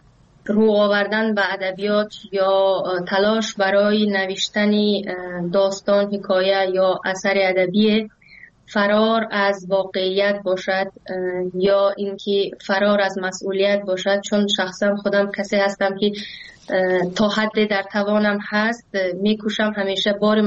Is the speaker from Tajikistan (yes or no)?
yes; Tajikistan; من از کودکیم همیشه یک شکل زندگیمون به این گونه بوده که از کشور به کشور دیگر سفر کردیم، ولی همیشه اون مقصد اصلی تاجیکستان بوده و ما همیشه برگشتیم به تاجیکستان